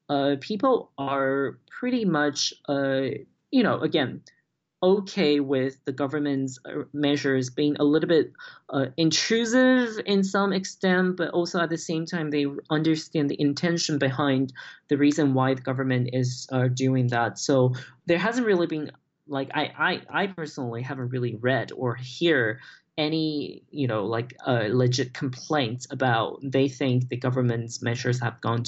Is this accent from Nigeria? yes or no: no; Taiwan; basically we have always, you know, grow up feeling we are Taiwanese and we're separate from Chinese.